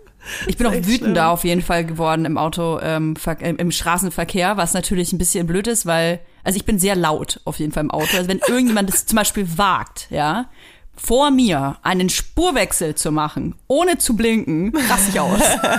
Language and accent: German; Bavaria, Germany; ich komme ja aus Franken